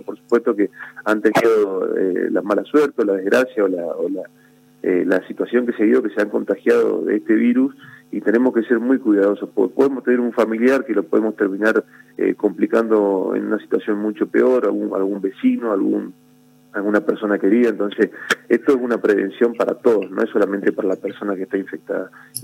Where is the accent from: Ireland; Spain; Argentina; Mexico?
Argentina; nosotros somos Argentina